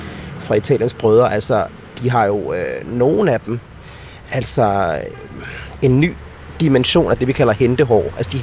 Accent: Glostrup, Capital Region of Denmark, Denmark; jeg er fra Glostrup.

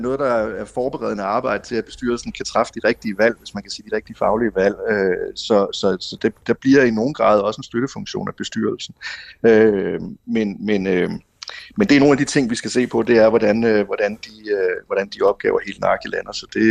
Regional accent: Odense, Region of Southern Denmark, Denmark; jeg kommer fra Odense

